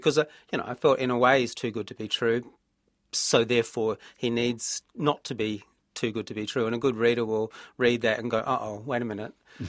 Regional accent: Australia; now in New Zealand; I also felt I had a certain advantage as an Australian coming to New Zealand in that I didn't bring any baggage with me.

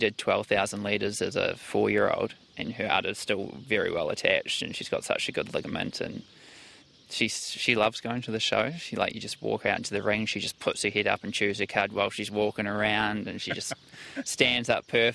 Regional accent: Spencerville, Canterbury, New Zealand; No, we grew up in Spencerville, just north of Christchurch. The dad's farm was there

